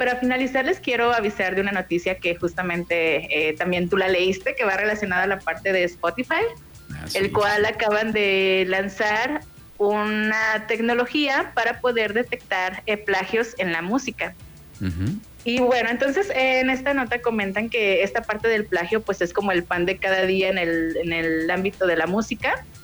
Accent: Mexico; born there; los que estamos aquí en México, que nacimos en México y demás

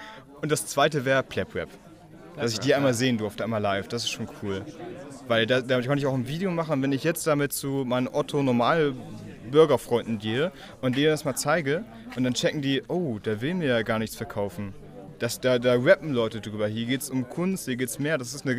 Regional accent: Hanover, Lower Saxony, Germany; Ja, ich komme aus Hannover

